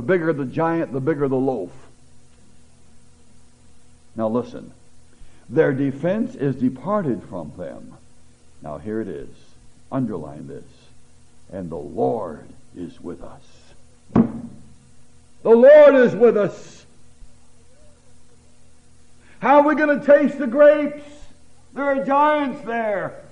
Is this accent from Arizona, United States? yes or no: no; Washington, United States; No, I'm from Washington State. Washington State has what? Apples.